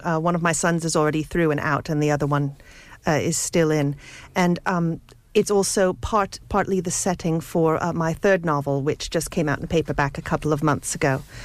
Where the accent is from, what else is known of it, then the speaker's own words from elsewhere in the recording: New Jersey, United States; That's right. I'm from New Jersey.